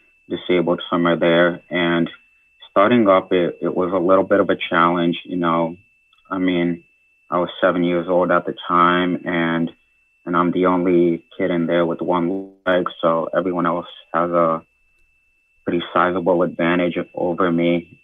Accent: Ansonia, Connecticut, United States; So I began my swimming career in the Valley YMCA in my hometown in Ansonia.

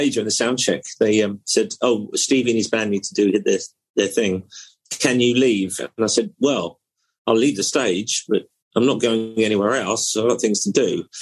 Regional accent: Portsmouth, South East England, United Kingdom; my hometown, I come from Portsmouth, and part of Portsmouth, next to Portsmouth, a place called Gosport across the water.

